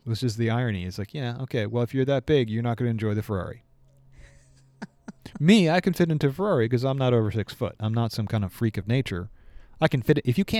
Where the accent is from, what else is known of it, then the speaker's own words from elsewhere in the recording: New York, United States; This is really weird, though, because I'm from New York. And so for me, this is like suburbs, but it's close to downtown.